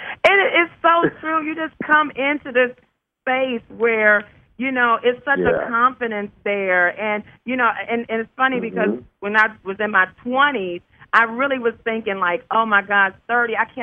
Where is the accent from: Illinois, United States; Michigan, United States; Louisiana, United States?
Michigan, United States; Detroit; Yep, I am from Detroit. I grew up, I moved out when we lived in Rosedale Park. I went to Redford High School.